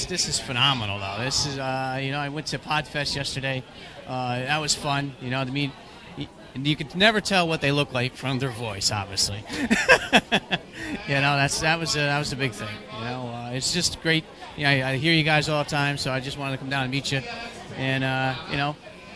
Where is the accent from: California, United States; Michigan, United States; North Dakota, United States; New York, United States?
New York, United States; Latham; Latham, New York.